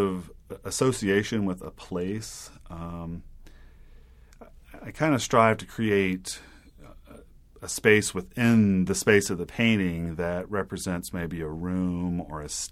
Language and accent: English; Hattiesburg, Mississippi, United States; now in Tuscaloosa, United States; Well, I was born in Hattiesburg in 1978 and grew up there, went to college at the University of Mississippi, later went to University of Alabama. But Hattiesburg, yeah, that was about 18 years of my life spent there.